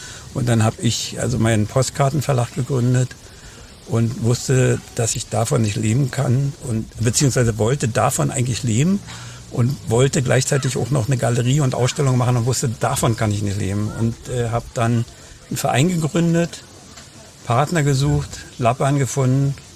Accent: Berlin, Germany; accent: Berlin; Und da kam mir das sehr zugute, dass ich so Berliner habe. Die dachten, ich komme aus West-Berlin.

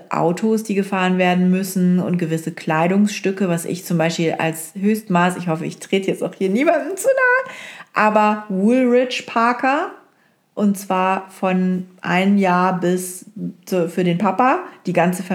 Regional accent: Oldenburg, Lower Saxony, Germany; Aber auch in Oldenburg, wo ich aufgewachsen bin

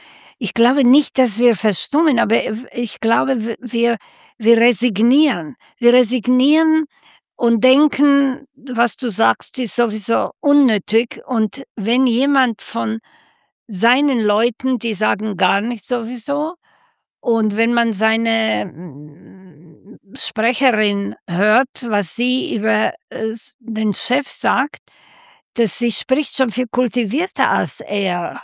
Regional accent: Slovakia; now in Germany; das ist ja meine alte Heimat

